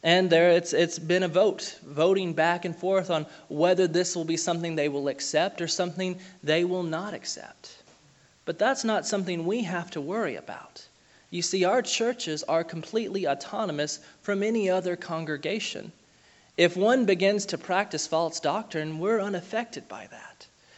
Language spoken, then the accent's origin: English; Alabama, United States; Now, I'm from Alabama. I didn't really deal with sheep too much. We had a lot of cattle. We did not have a lot of sheep.